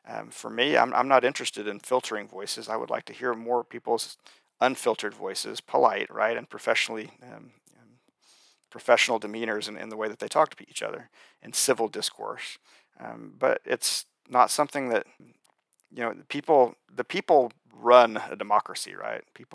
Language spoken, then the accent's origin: English; Oklahoma, United States; And so in my home state of Oklahoma, and we're moving into phase three of our reopening on June 1st.